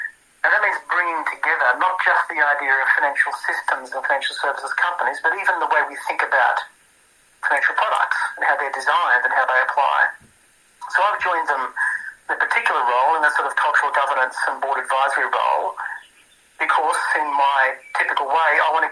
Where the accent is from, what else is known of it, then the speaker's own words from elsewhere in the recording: Newcastle, New South Wales, Australia; now in Sydney, Australia; I grew up in Warramai country, grew up in Newcastle way. But since those days, I've travelled a long way away, an extra hour and a half down the road to Gadigal way.